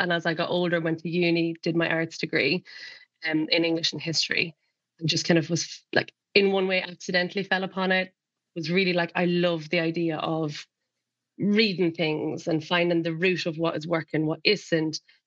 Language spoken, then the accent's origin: English; Ireland; now in England; I'm Irish, living in England